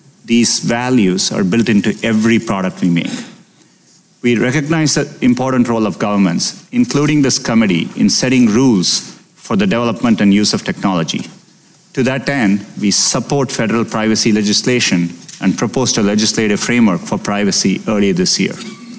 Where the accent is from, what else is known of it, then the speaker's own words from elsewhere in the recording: India; now in United States; It's been 25 years since I made the US my home. Growing up in India, I have distinct memories of when my family got its first phone and its first television.